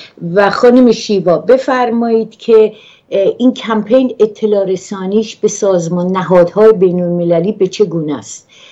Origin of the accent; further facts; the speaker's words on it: Mashhad, Razavi Khorasan, Iran; born there; من کرد نیستم، من زاده مشهدم،